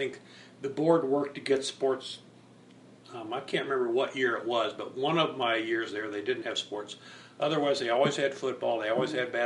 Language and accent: English; Upper Alton, Illinois, United States; born there; I was born in Upper Alton, 1950.